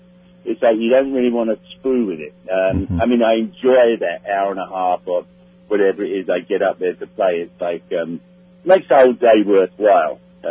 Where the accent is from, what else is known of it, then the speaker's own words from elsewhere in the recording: London, United Kingdom; I grew up in London, but I joined a record club in Chicago